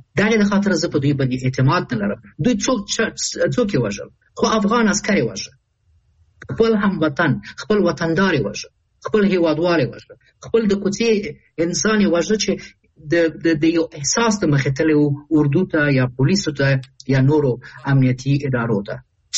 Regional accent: Kabul, Afghanistan; زه د کابل یم

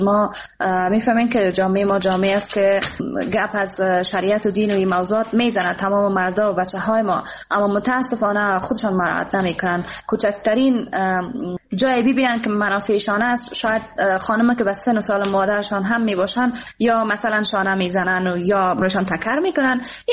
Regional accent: Afghanistan; افتخار میکنم واقعا که من یک افغان هستم

